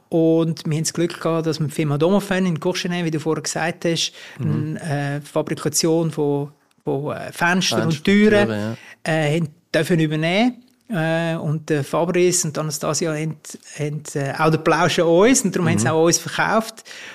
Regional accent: Zurich, Switzerland; jetzt als Zürcher ins Baselbiet

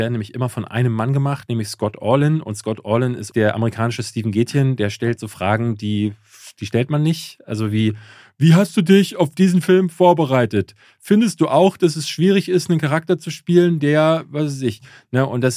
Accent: Berlin, Germany; Weil wir sind als Berliner verwöhnt

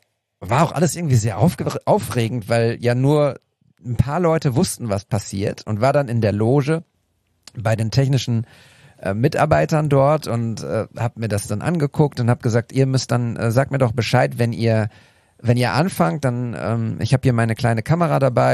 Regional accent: North Rhine-Westphalia, Germany; wir sind in der Nähe von Münster aufgewachsen

